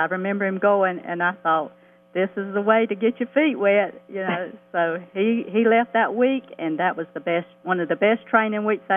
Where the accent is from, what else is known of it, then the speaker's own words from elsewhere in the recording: Dillon, South Carolina, United States; I'm originally from Dillon, around the PD area.